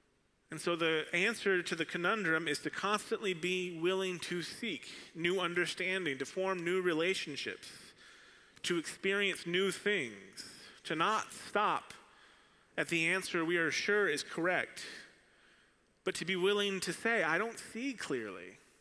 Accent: Arizona, United States; now in Nashville, United States; I learned that even though I came from Arizona

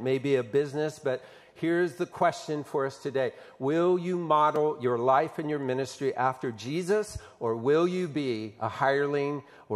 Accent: Tulsa, Oklahoma, United States; growing up in Tulsa, Oklahoma, anytime I hear that verse, who is the thief?

